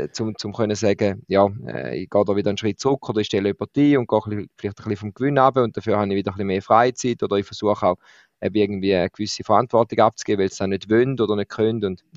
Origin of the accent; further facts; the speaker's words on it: Switzerland; etwas, was bei uns in der Schweiz oder mit vielen KMUs etwas ist